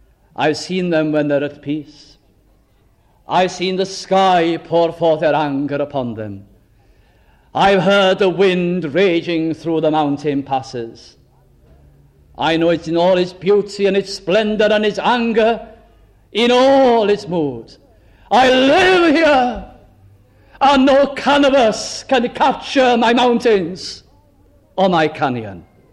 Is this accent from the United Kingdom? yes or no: yes; Wales, United Kingdom; I'm from North Wales.